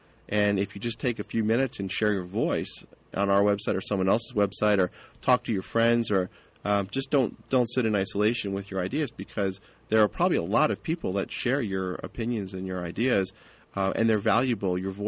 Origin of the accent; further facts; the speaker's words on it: East Coast, United States; now in California, United States; I started learning about organics when I got to California. I grew up on the East Coast and, you know, our vegetables were potatoes and French fries